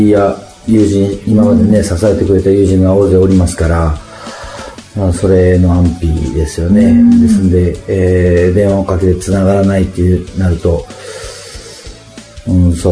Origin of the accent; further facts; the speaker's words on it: Mashiki, Kumamoto, Japan; 大きな被害を受けました益城町の出身になります。3つまで、その益城におりまして